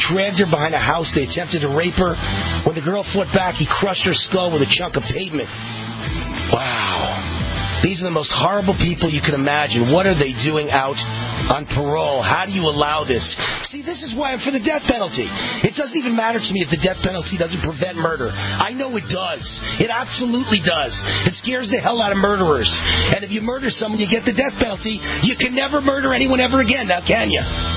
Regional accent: New York, United States; I know it well. I grew up in Westchester.

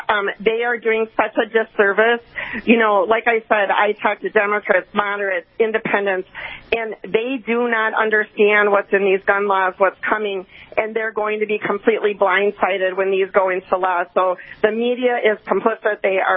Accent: Minnesota, United States; As a Minnesotan, let's look at what we can do to prosecute crimes.

